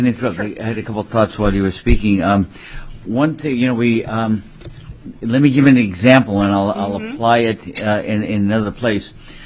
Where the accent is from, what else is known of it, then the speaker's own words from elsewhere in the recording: East Coast, United States; You know, I come from the East Coast, and so conversation is kind of like a Chinese ping pong match, you know, really quickly.